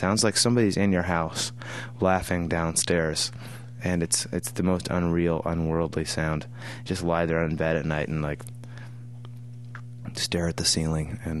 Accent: Moscow, Idaho, United States; I was one of the ones that like left Moscow to go away to college

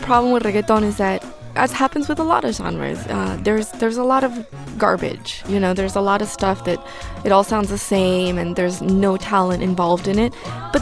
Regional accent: Argentina; moved away as an adult; now in United States; I moved to the U.S. in 2002, and I lived on the West Coast, and I was coming from Argentina after the financial and social collapse

